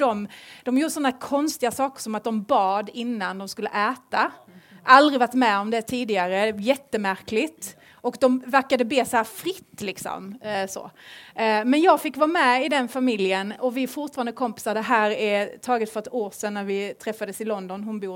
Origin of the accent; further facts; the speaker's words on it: Skåne, Sweden; also born or lived in Östersund / Uppsala; now in Gothenburg, Sweden; Jag, som ni hör på min vackra stämma, så kommer jag ju inte från Småland och Vetlanda, utan jag kommer ju ifrån Skåne, precis. Även om jag har då, jag lever i förskingringen just nu, jag lever i Göteborg